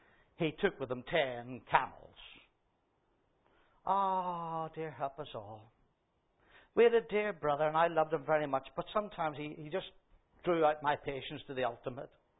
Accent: Ireland; accent: Irish; let me paraphrase it in case you can't catch it properly from my Irish accent.

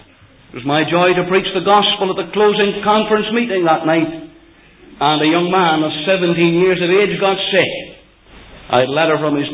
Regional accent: Banbridge, Northern Ireland, United Kingdom; I was brought up in Banbridge. My father and mother went to live there when I was 1 year old. And I stayed there until 1941.

